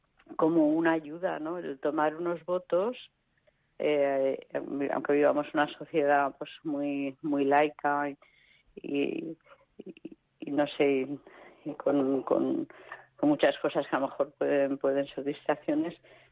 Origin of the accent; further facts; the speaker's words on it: Zaragoza, Aragon, Spain; Pues yo soy de Zaragoza.